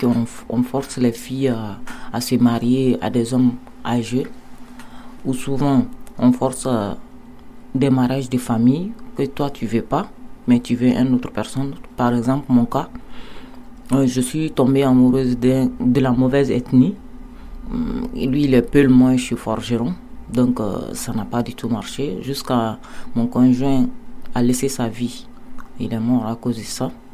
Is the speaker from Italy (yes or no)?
no; Mali; now in France; Moi, je suis une Malienne. Je vis en France, ça fait 4 ans. Je suis venue ici en 2020.